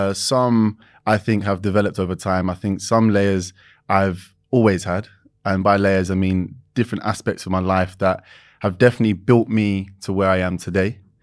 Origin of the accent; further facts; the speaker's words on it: London, United Kingdom; East London, born and raised.